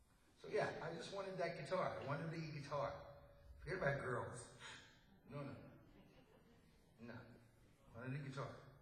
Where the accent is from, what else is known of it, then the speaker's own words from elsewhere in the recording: Worcester, West Midlands, United Kingdom; I'm from Worcester, England, okay? The Midlands.